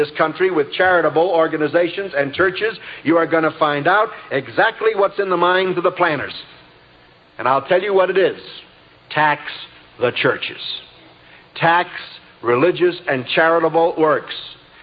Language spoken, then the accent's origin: English; Brooklyn, New York, United States; I'm a product of the ghetto myself. I was born and raised in the Bedford-Stuyvesant ghetto of Brooklyn.